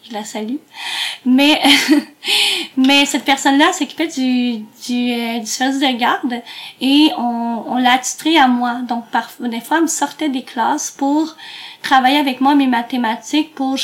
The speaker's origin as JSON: {"language": "French", "town": "Granby", "region": "Quebec", "country": "Canada", "tie": "born or raised there", "said": "moi, je suis originaire de Granby. Donc, je suis pas originaire de Montréal."}